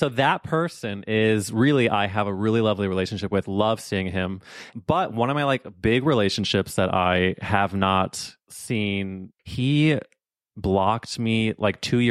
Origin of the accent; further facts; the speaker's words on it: St. Louis, Missouri, United States; Yeah, like, we grew up in St. Louis together.